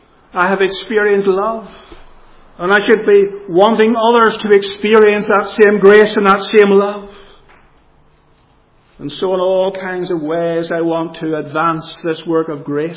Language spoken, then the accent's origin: English; Northern Ireland, United Kingdom; Ourselves as Northern Irish Protestants. I often hear and see a certain pride. We are not those other people.